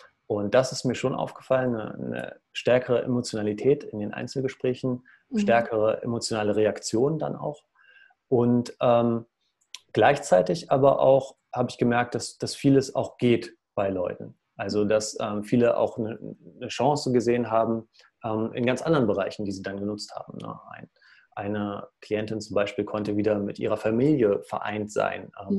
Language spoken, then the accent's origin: German; Germany; Ich komme aus der Nähe von Hamburg, aus einem kleinen Dorf, aus einer Bäckerfamilie